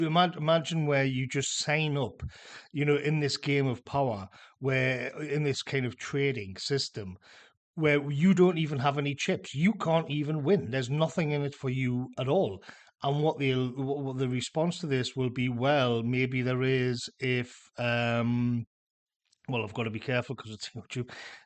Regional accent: United Kingdom; I just don't see why this should affect us in Britain. I don't see how our interests as British people are somehow magically connected to the Middle East

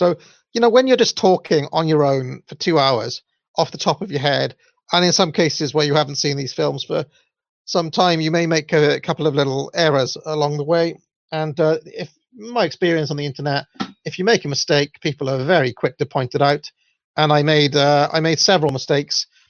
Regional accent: Wales, United Kingdom; accent: Welsh; Also, some people claim that in my Welsh accent I say Phil-el, like that.

